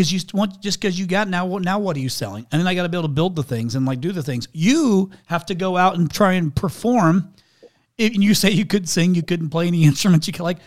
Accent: Indiana, United States; Yeah. So I'm from the Midwest. I grew up in a farming community.

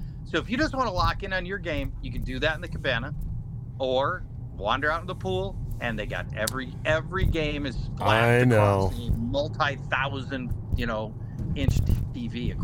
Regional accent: Minnesota, United States; I'm like, hey, I'm from Minnesota.

